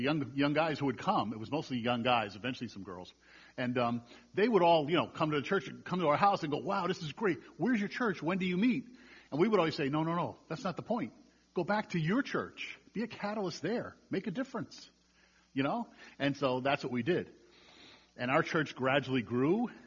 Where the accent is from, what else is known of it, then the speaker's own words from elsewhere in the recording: New England, United States; I'm from New England, and I was pastoring in New England.